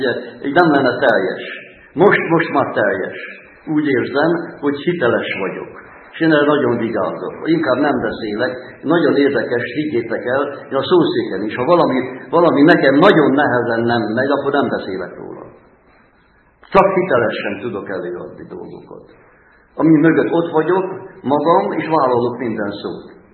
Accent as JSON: {"language": "Hungarian", "country": "Hungary", "said": "Ráadásul még öreg magyar ember is vagyok."}